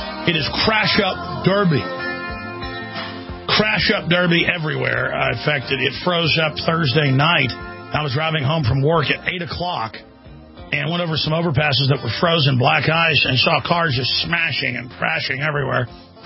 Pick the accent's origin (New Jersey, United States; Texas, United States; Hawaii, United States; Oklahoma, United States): Texas, United States; Dallas; because I grew up in Dallas where 4 or 5 times a year, it would ice up all over the highways and learn how to drive on it.